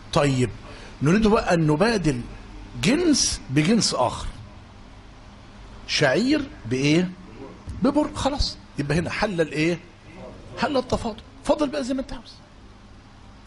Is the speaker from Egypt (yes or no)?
yes; Egypt; عندنا في مصر